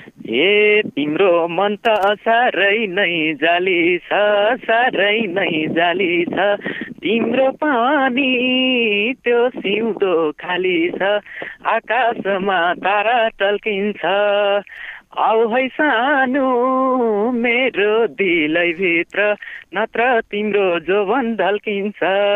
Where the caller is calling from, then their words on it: Achham, Sudurpashchim Province, Nepal; हजुर अछामबाट … बोल्दैछु अछामबाट।